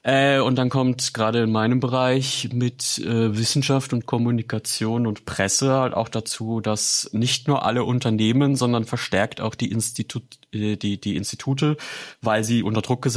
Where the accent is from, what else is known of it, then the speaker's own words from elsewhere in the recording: Baden-Württemberg, Germany; Ich komme aus Baden-Württemberg, ich kann das.